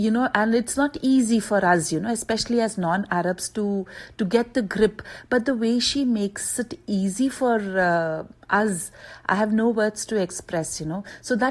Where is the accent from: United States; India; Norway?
India; English is a second language; now in Riyadh, Saudi Arabia; I'm an Indian working in Saudi Arabia, Riyadh.